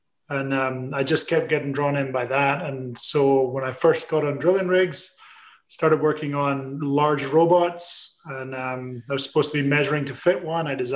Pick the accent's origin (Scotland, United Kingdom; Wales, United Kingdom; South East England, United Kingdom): Scotland, United Kingdom; I am Scottish, which, you know, is hard to tell if someone who's Scottish is listening